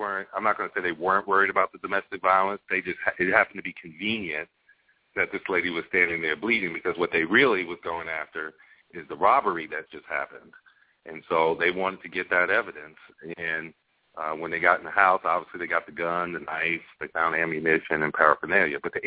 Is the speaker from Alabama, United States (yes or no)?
no; Queens, New York, United States; also born or lived in Brooklyn; As you said earlier, I'm from Brooklyn, New York, Crown Heights and Bed-Stuy, grew up in Queens.